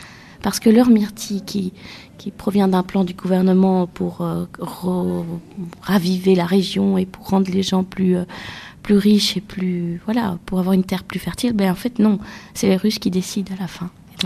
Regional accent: Belgium; also born or lived in Georgia; Alors, oui, j'ai quitté la Géorgie quand j'avais 5 ans. Et pendant 23 ans, j'ai grandi, j'ai étudié, j'ai vécu en Belgique. Puis un jour, je voulais retourner dans mon pays, apprendre le géorgien

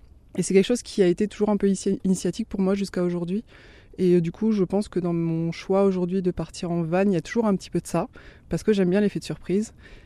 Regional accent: Grand Est, France; born or raised there

